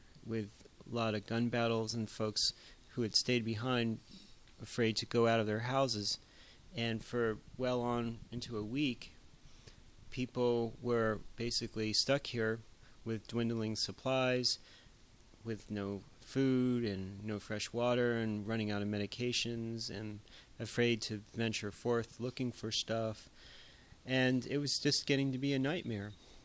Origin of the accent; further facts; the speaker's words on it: San Francisco, California, United States; now in New Orleans, United States; I'm from San Francisco, and I'm a physician.